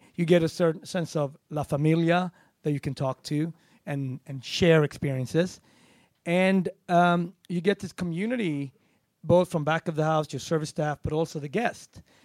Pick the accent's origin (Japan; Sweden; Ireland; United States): Sweden; No, I'm from Sweden. Oh, the cheese there is great. No, I'm from Sweden.